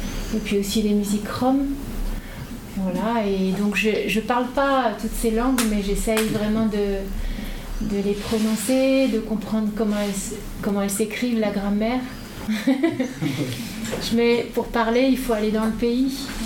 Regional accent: France; C'est difficile de dire ça, mais moi je le ressens comme ça en tant que Française.

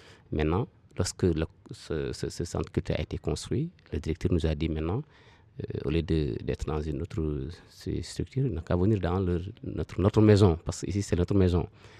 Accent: Kédougou, Senegal; Nous sommes tous natifs de Kédougou, résidents encore à Kédougou commune.

